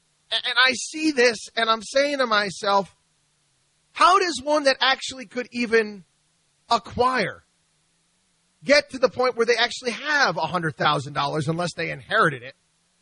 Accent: Albany, New York, United States; I am an upstate New Yorker. I grew up outside of Albany, New York. Went to Syracuse University.

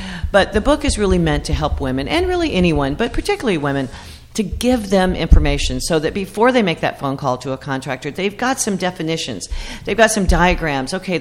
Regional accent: Arkansas, United States; now in New Jersey, United States; I come from Arkansas originally, where things really many times are not inspected.

